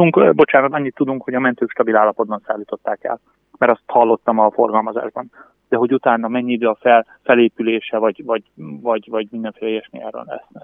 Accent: Debrecen, Hajdú-Bihar, Hungary; Tudtam azt, hogy ugye debreceniként pontosan ismerve a várost

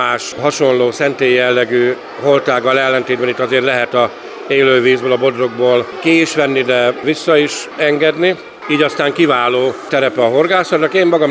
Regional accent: Hajdúböszörmény, Hajdú-Bihar, Hungary; born there; Én Hajdúba Szörményi születésű vagyok, de Bodrogolasszéban, tehát Sárospatak mellett, több mint 30 éve vagyunk

